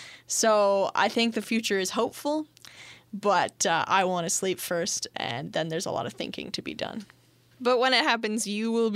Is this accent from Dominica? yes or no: no; Canada; I'm very Canadian, too, with the French.